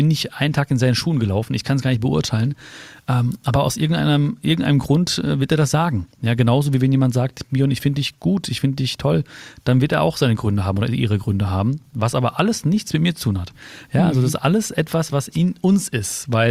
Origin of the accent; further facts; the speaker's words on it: North Rhine-Westphalia, Germany; Und ich bin halt hier geboren zwischen oder mit zwei Kulturen. Ja, ich bin auf der Straße sozusagen des Ruhrgebiets geboren und aufgewachsen und zu Hause war die indische Kultur.